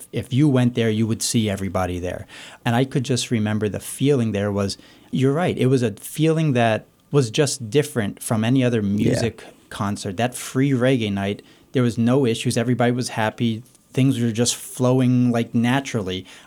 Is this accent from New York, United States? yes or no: no; Pennsylvania, United States; I remember growing up in the Lehigh Valley. I was born and raised here.